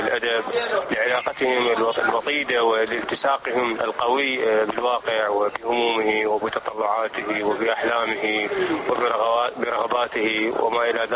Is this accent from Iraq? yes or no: yes; Iraq; ضمن مجموعة كبيرة من كتاب دراما عندنا في العراق